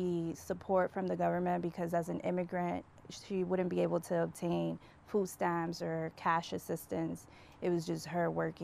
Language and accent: English; Miami, Florida, United States; moved away as an adult; Drugs are like second nature, you know, so that's growing up in Miami.